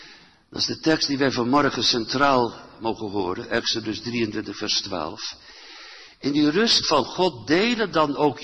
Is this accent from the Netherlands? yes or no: yes; Gelderland, Netherlands; Ik heb dat als herinnering van de Veluwse boerderij waar ik opgroeide.